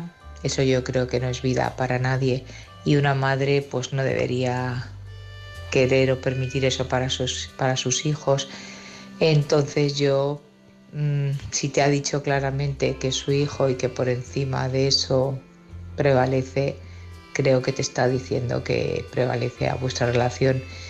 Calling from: Barcelona, Catalonia, Spain; de Barcelona.

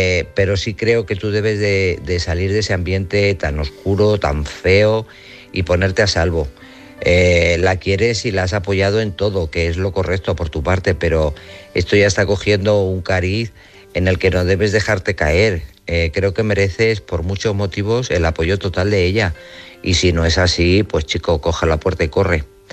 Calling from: Guadalajara, Castilla-La Mancha, Spain; de Guadalajara.

